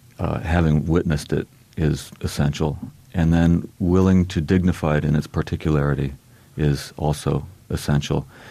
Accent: the West, United States; people hear that I'm from the West and that I write poetry

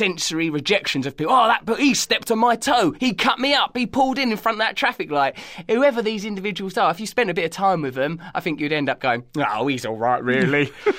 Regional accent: England, United Kingdom; I think I misjudged the American cultural landscape as an Englishman abroad.

